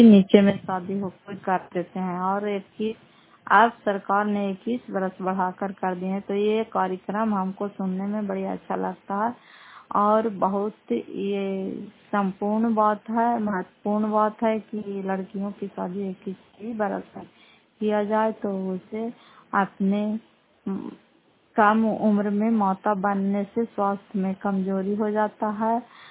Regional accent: Fatehpur, Bihar, India; घर फतेहपुर, पंचायत मखरौता, जिला नालंदा, करापसा ब्लॉक की निवासी हूं।

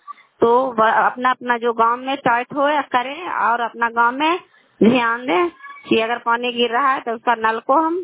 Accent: Kalyanpur, Bihar, India; घर कल्याणपुर वाली वेलसी पंचायत प्रखंड चंदी जिला ललंदा का निवासी हूँ।

